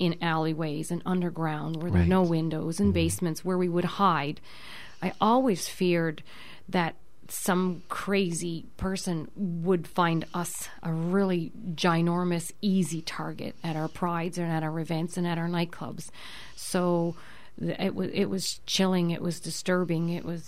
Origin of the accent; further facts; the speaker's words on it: St. John's, Newfoundland and Labrador, Canada; St. John's, Newfoundland.